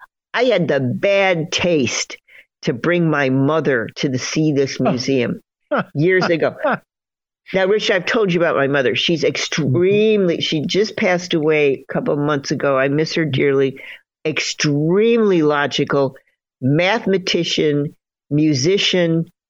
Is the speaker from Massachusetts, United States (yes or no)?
no; Chicago, Illinois, United States; you get a picture of like the museum I grew up with in Chicago